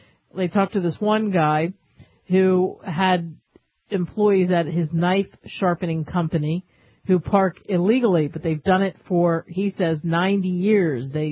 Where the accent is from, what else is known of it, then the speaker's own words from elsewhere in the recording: Philadelphia, Pennsylvania, United States; So we move from Boulder to Philadelphia, my hometown. The Philadelphia Inquirer, this paper that I grew up with, somehow it is surviving.